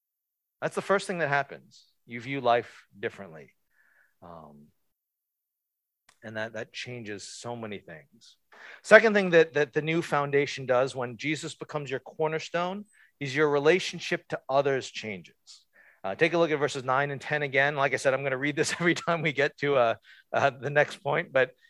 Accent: Virginia, United States; born there; I wasn't born in Korea. I was born here in Virginia, but I'm Korean.

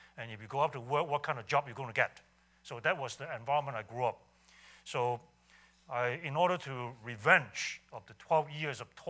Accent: Hong Kong; So I grew up in Hong Kong

